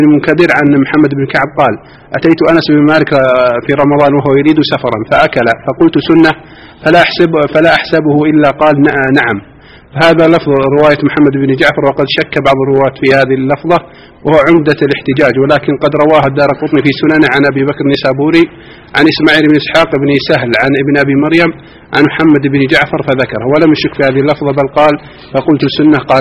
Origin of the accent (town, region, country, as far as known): Egypt; moved away